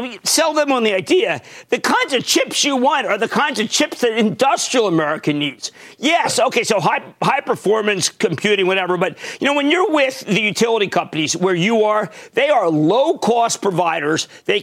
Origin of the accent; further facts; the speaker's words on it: Pennsylvania, United States; look, I'm from Pennsylvania